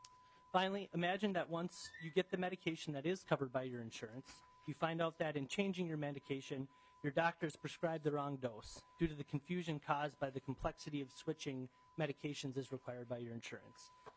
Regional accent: Duluth, Minnesota, United States; I'm a pharmacist at Essentia Health. I'm from Duluth

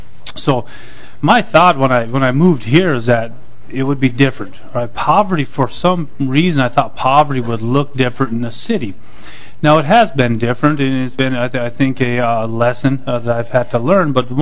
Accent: South Dakota, United States; I am originally from the Kuwichasha Lakota tribe in South Dakota. I'm also part Dakota from Crow Creek, so originally from this land before all y'all got here.

